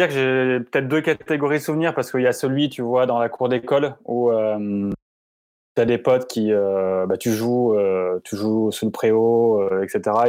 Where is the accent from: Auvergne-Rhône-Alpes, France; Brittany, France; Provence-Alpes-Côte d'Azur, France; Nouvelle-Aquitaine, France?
Auvergne-Rhône-Alpes, France; Grenoble; je viens de Grenoble, j'ai grandi à Grenoble.